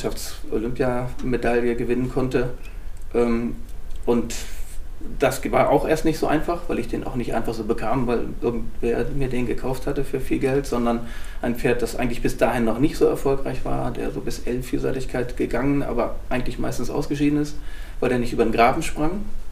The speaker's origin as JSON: {"language": "German", "region": "Schleswig-Holstein", "country": "Germany", "tie": "born there", "said": "Geboren bin ich in Schleswig-Holstein"}